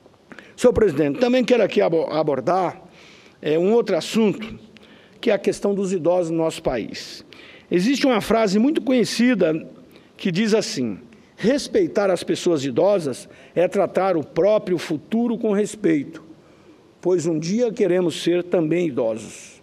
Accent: Rondonópolis, Mato Grosso, Brazil; Saí lá da minha cidade, da região sul de Rondonópolis, para percorrer todo o estado, porque eu queria entender de perto as diversidades do meu estado do Mato Grosso

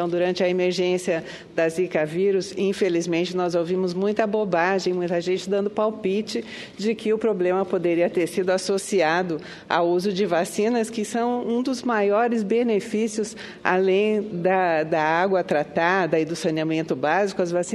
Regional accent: Brazil; mas antes disso eu sou brasileira, sou médica e fui professora da Universidade de São Paulo durante 25 anos

